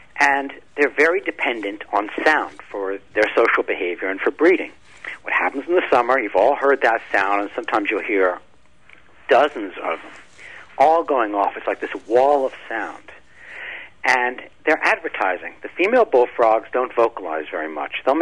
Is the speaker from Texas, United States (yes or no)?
no; New York, United States; I mean, when I was born in New York, and I've always been a city boy, and so to me, normal was, 65, 75 decibels, subway train going by.